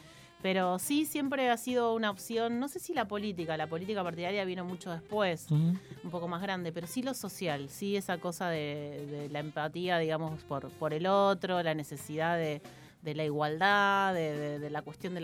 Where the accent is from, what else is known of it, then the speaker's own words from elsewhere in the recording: Lanús, Buenos Aires Province, Argentina; Nací en Lanús, en provincia de Buenos Aires, la zona sur de la provincia, más concretamente en Villa Caraza, en el Hospital Evita, muy cerquita ahí de Villa Diamante, donde nació el Diego, por esa zona. Soy de Lanús